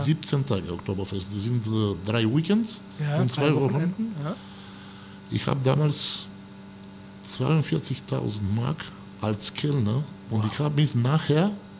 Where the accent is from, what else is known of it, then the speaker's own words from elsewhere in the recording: Constanța, Constanța County, Romania; Und ich habe in meiner Heimatstadt, Konstanza, das ist so genau wie Hamburg, sag mal, das ist die größte Hafenstadt in Rumänien.